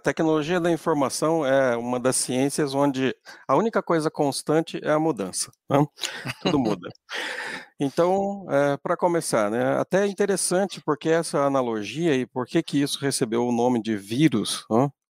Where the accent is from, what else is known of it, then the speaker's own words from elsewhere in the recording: Baependi, Minas Gerais, Brazil; eu sou mineiro, sou natural de uma grande cidade do sul de Minas, uma megalópole chamada Baipendi, né?